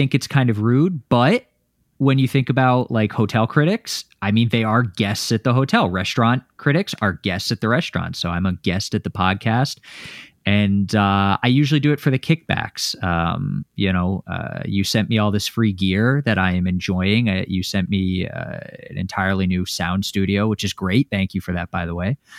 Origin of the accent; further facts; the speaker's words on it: Florida, United States; also born or lived in China / Taiwan; I am. I'm from Florida. I used to live in East Asia, principally China and Taiwan